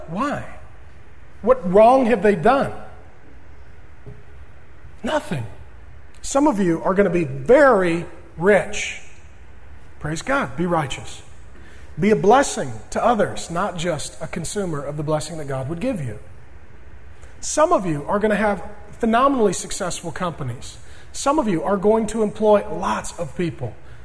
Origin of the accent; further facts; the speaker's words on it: SeaTac, Washington, United States; I grew up righteous poor. I grew up in South Seattle, down in SeaTac. My dad was a union drywaller, hung sheetrock for over 20 years till he broke his back.